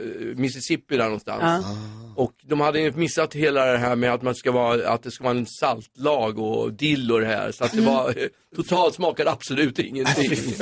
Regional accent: Flen, Södermanland, Sweden; born there; Och jag är född i Flen.

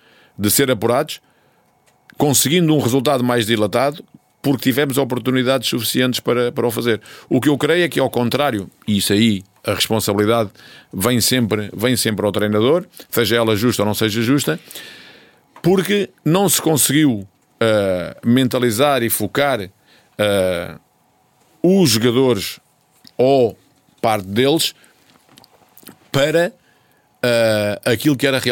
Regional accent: Portugal; não sendo coreano, como sou português

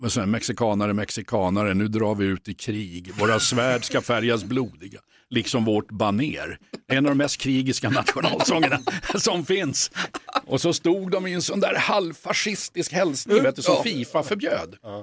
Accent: Sweden; fan, jag är svensk. Jag kan inte sjunga Finlands nationalsång.

